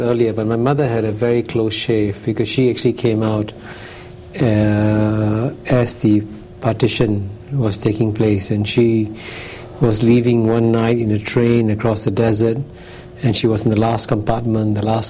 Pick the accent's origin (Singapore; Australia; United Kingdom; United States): Singapore; I was born in Singapore in 1948. It was then a British colony, and it was then a typical poor developing country, and my family came from fairly modest circumstances.